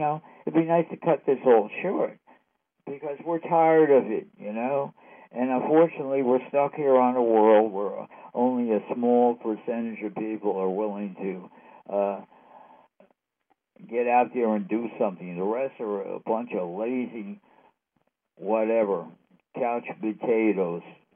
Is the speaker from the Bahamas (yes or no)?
no; New York, United States; I'm from the New York area.